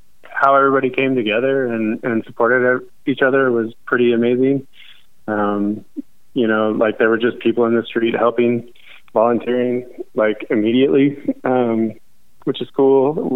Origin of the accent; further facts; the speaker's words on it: Texas, United States; I grew up in Texas, like tornadoes went through our neighborhood, but I've never been personally in the middle of one.